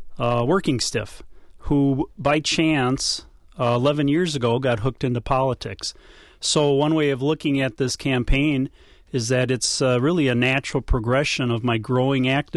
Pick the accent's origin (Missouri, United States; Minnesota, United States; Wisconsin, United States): Wisconsin, United States; Marshfield; I was born and raised in Marshfield, Wisconsin, right in the center of the state, ninth of 12 children, fifth generation Wisconsinite.